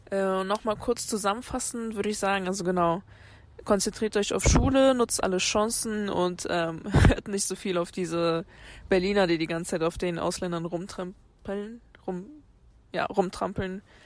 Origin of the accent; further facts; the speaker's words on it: Portugal; German is a second language; now in Germany; dass eigentlich Deutschland mittlerweile schon meine Heimat geworden ist. Aber ja, also klar würde ich gern wieder zurück nach Portugal. Seitdem ich von da weggefahren bin, war ich auch nicht mehr dort.